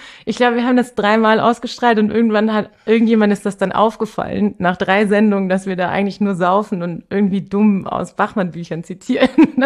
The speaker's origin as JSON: {"language": "German", "town": "Ulm", "region": "Baden-Württemberg", "country": "Germany", "said": "Aus Süddeutschland, Ulm die Ecke."}